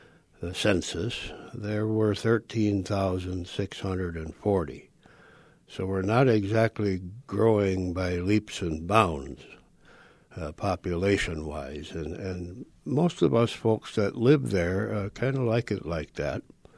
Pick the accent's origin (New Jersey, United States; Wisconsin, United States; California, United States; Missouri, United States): Wisconsin, United States; I grew up in Buffalo County, Wisconsin. Buffalo County, Wisconsin is a very, very rural and lightly populated, to say the least, county.